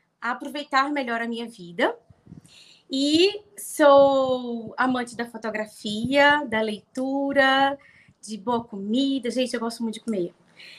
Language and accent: Portuguese; Bahia, Brazil; now in Recife, Brazil; Eu sou natural da Bahia. Sou filha do … uma mistura de Minas com Bahia. E moro no Recife, Pernambuco.